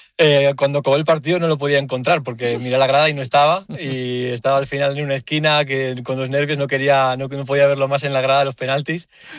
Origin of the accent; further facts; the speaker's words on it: Barcelona, Catalonia, Spain; accent: Castilian; nací en Barcelona y fue al colegio en Barcelona desde pequeño. Y pues bueno, es lo que pasa, pero al final también las raíces argentinas no se pierden más que, aunque el acento suene diferente.